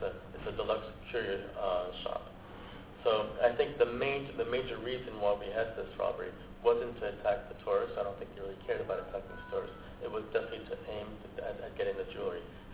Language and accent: English; France; English is a second language; For instance, I'm from France